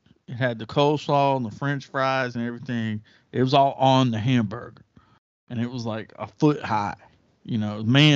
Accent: Alabama, United States; I didn't really grow up around my family. I grew up in Alabama.

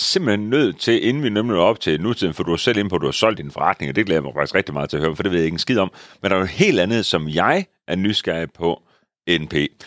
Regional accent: Randers, Central Denmark Region, Denmark; I Randers, hvor jeg voksede op

